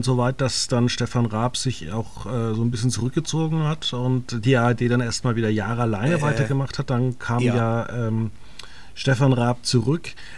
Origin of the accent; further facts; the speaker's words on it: Germany; wir als Deutsche